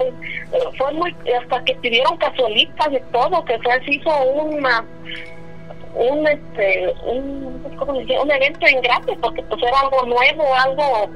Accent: Taxco, Guerrero, Mexico; Yo soy de Taxco y su compadre vivía en Taxco el Viejo, que es como 15 minutos nada más de diferencia.

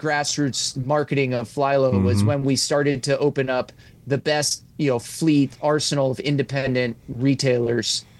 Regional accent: Boston, Massachusetts, United States; and I'm originally from Boston

